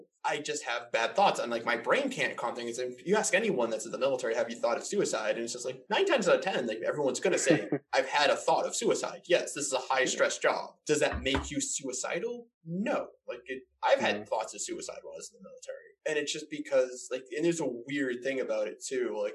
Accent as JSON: {"language": "English", "town": "Boston", "region": "Massachusetts", "country": "United States"}